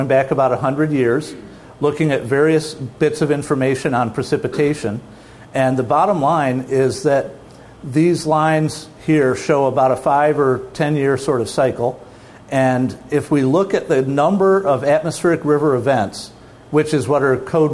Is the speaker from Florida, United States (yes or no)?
no; Michigan, United States; So if you live back east, and I'm from Michigan originally